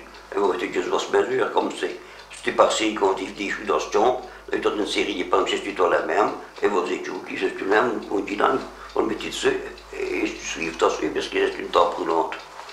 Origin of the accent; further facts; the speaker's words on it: Quebec, Canada; Mais non, moi je suis du Québec, oui, bien non.